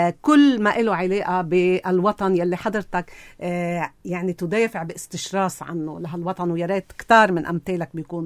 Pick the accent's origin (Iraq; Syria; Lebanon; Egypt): Lebanon